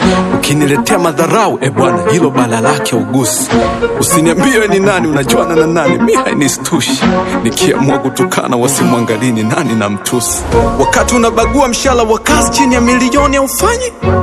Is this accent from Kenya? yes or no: no; Temeke, Dar es Salaam, Tanzania; Natoka Temeke kule mbako Mugambo naruka na kukanyagana.